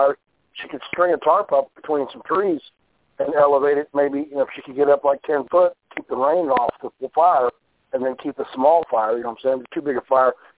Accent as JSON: {"language": "English", "region": "Missouri", "country": "United States", "tie": "born or raised there", "said": "Yeah, I've been in Missouri my whole life. Almost 50 years"}